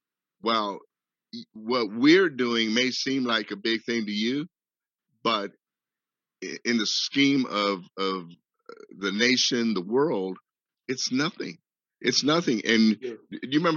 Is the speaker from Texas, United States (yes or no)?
yes; El Paso, Texas, United States; I was from El Paso, Texas.